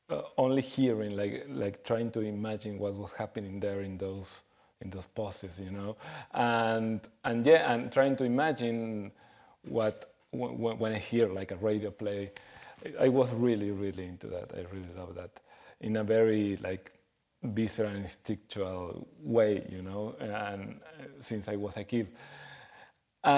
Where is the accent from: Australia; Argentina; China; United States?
Argentina; moved away as an adult; And I started working in radio in Buenos Aires because I'm from Argentina. Then, when I was 21, I moved to Mexico City because just to explore a different country.